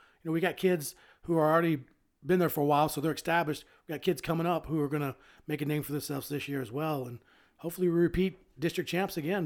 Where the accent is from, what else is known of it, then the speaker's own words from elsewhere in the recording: Dallas, Texas, United States; Yeah, I'm originally from Dallas, and I played football at Texas A&M University.